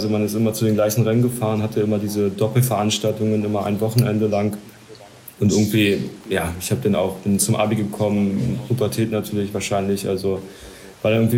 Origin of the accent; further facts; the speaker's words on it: Kleinmachnow, Brandenburg, Germany; bei uns in Klamachnow bei Berlin, ist ja eigentlich auch neben Hamburg so die Cross-Hochburg in Deutschland, wenn man so möchte.